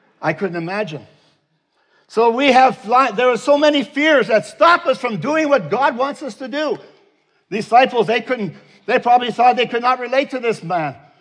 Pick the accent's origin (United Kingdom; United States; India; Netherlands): Netherlands; also born or lived in Southern Alberta, Canada; now in Canada; I'm from Holland. You know, if you're not Dutch, you're not much. Well, I was brought up with that saying.